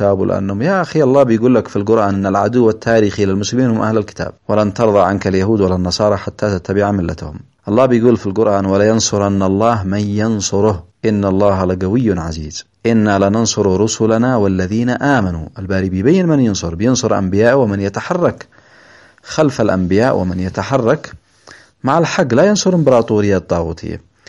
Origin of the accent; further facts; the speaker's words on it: Yemen; نحن كشعب يمني مستضعف لابد أن نتحرك